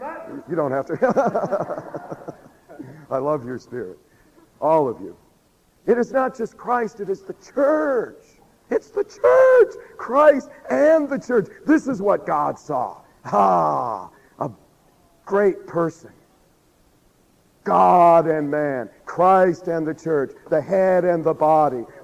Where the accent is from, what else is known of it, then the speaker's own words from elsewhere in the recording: California, United States; You see, I'm from Southern California.